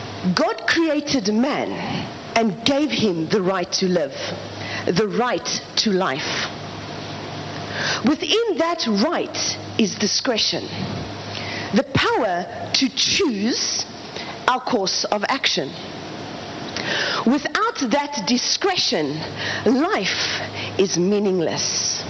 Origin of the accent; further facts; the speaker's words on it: South Africa; I am from South Africa